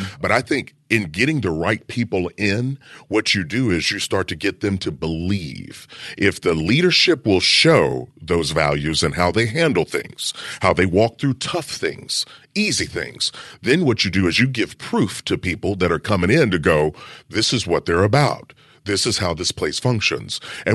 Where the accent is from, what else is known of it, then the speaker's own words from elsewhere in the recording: Kentucky, United States; I'm from Kentucky. This is a personal message to my heart.